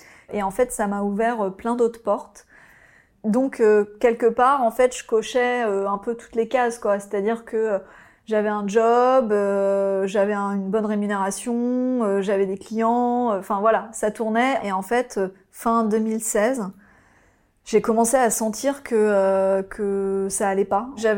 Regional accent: Hauts-de-France, France; J'ai grandi dans l'Oise.

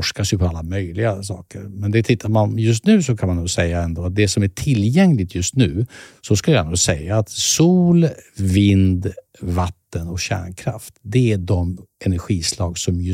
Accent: Eskilstuna, Södermanland, Sweden; Fast vi är från Eskilstuna. De är ju därifrån och jag är därifrån.

